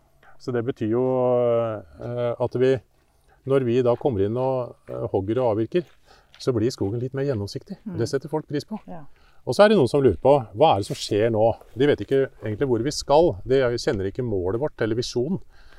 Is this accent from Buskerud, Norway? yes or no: no; Lommedalen, Akershus, Norway; Jeg kommer fra Lommedalen. Når jeg vokste opp, så var det jo tømmerhoggere halvparten av dem.